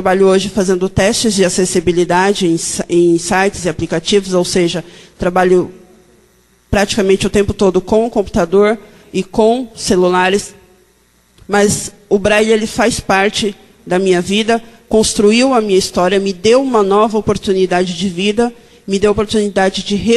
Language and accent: Portuguese; São Paulo, Brazil; É a minha primeira vez aqui em Porto Alegre, eu sou de São Paulo.